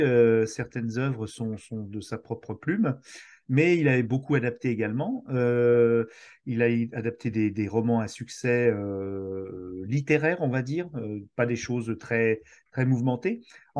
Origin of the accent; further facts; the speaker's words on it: France; Moi, je suis français, donc je vais pas essayer de singer mal un bel accent. Et je suis désolé pour mon accent déjà